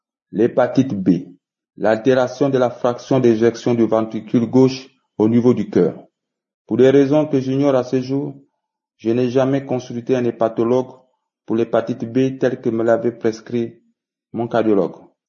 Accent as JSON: {"language": "French", "country": "Gabon", "said": "Je suis un Gabonais résident au Gabon."}